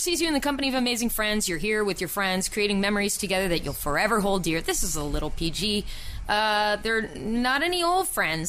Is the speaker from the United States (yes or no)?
no; the Maritimes, Canada; We're fine. We're not fussy from the Maritimers. We go with the flow.